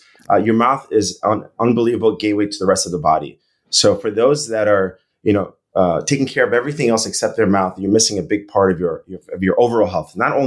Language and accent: English; Brooklyn, New York, United States; I grew up in Brooklyn, New York. Our practice is in Brooklyn.